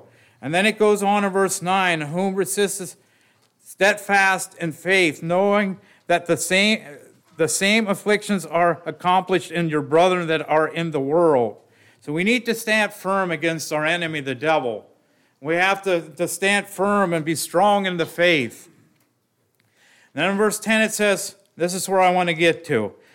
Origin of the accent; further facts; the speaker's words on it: Trail, Ohio, United States; I grew up in Holmes County, as you probably all heard by now, with my accent, Trail, Ohio.